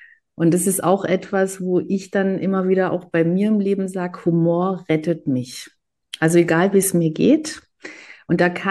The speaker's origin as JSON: {"language": "German", "country": "Greece"}